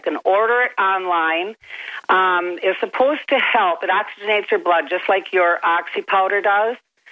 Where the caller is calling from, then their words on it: Wisconsin, United States; Hi, Alex. I'm calling from Wisconsin.